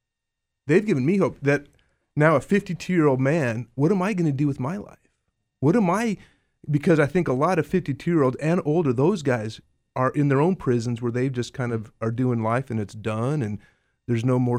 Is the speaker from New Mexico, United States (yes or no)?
yes; Los Alamos, New Mexico, United States; I grew up in Los Alamos.